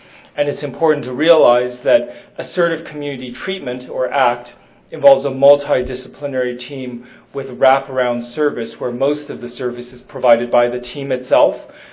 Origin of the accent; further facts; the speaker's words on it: United States; now in Canada; as an American who's lived in Canada now for many years